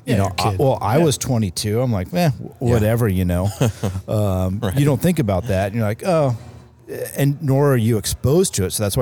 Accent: Santa Cruz, California, United States; And I remember growing up in Santa Cruz where the water's 52 degrees.

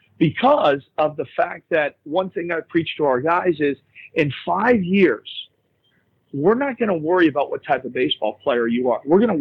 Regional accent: Boca Raton, Florida, United States; growing up in South Florida, especially Boca, there's 26 golf courses in the city limits of Boca.

